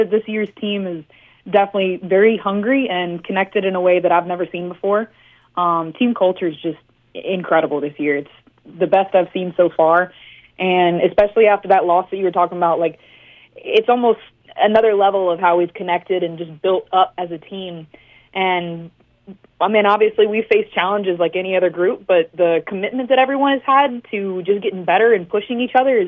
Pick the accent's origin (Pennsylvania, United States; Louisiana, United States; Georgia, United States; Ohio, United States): Louisiana, United States; Baton Rouge; So originally I'm from Baton Rouge, so a little bit ways from home, but I've been playing soccer since probably about 3 or 4 years old.